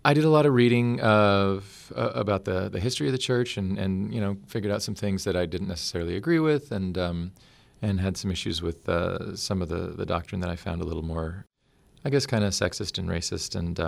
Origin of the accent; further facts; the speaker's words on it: Utah, United States; when I say I'm from Utah